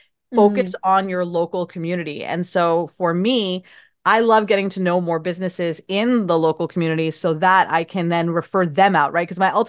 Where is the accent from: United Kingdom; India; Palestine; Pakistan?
Pakistan; now in United States; growing up in Pakistan, we had a really tight-knit community where everybody kind of knew each other in the area. I mean, it was a giant city of 15 million people, but in my little area, everybody kind of knew each other.